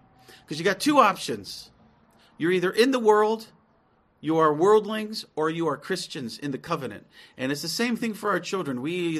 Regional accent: United States; born there; I was born in America

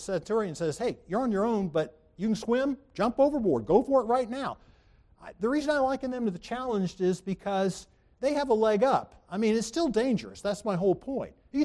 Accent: Charleston, South Carolina, United States; See, I grew up in Charleston, and there's an old story about an apprentice pilot who was piloting the ship into the harbor

